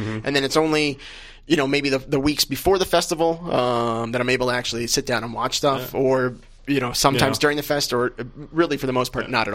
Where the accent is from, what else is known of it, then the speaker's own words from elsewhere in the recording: St. Louis, Missouri, United States; Really, ever since I was a kid, growing up in St. Louis with KPLR's, their double.